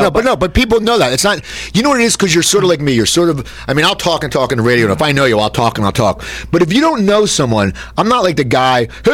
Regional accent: Cherry Hill, New Jersey, United States; I forgot because I'm from Cherry Hill.

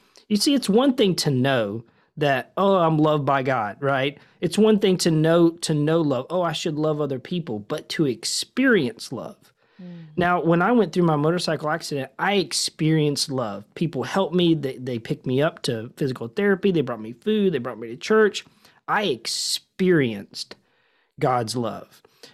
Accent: Mississippi, United States; I am I'm originally from Mississippi, small town on the Gulf Coast.

